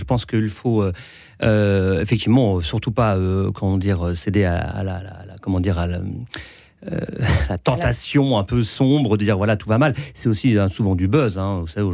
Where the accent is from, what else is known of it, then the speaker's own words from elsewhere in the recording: France; nous, en tant que Européens, en tant que Français, avec notre culture judéo-chrétienne.